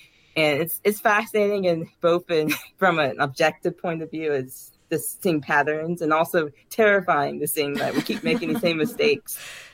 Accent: Virginia, United States; I grew up in Virginia, which the history of the U.S. is taught a lot.

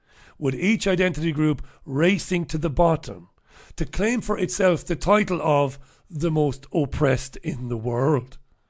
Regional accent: Waterford, Munster, Ireland; I grew up in Ballybeg in Waterford City. I grew up in Ballybeg on Priory Lawn in Ballybeg. Ballybeg is a big housing estate, and it's comprised of lots of different neighbourhoods.

